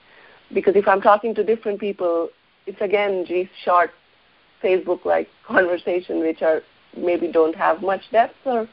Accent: India; now in United States; I grew up in India and the culture is different compared to the U.S.

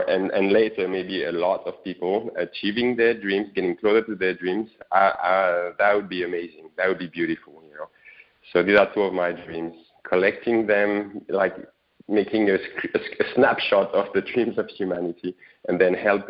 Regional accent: France; I'm from France, and I'm doing a little positive project.

